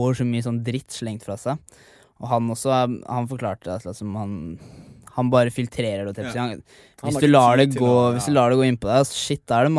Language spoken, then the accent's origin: Norwegian; Sarpsborg, Østfold, Norway